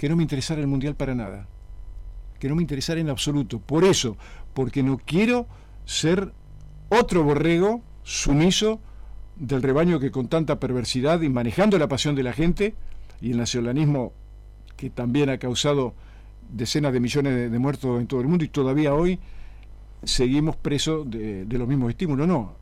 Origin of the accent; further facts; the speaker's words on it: Argentina; born there; Porque mi lugar en el mundo es el mundo, no es Argentina. Porque yo no nací en Argentina porque elegí, ni ustedes tampoco.